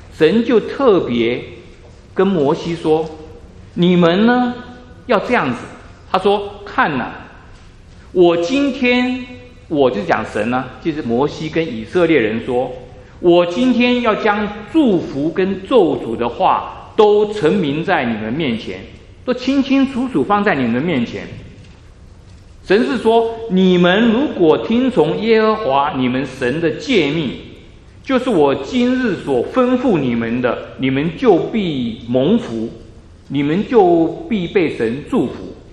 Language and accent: Chinese; China; 我们中国人都很喜欢福这个字。